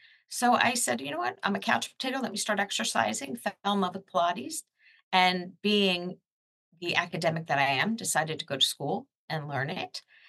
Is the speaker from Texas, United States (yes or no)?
no; New Jersey, United States; Well, I come from the Jersey Shore in New Jersey.